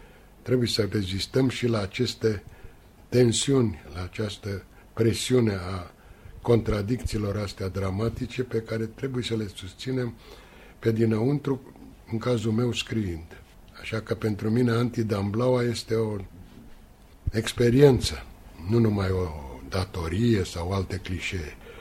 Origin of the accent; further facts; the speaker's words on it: Bucharest, Romania; mă agită și pe mine ca un bucureștean onest, cum încerc să fiu.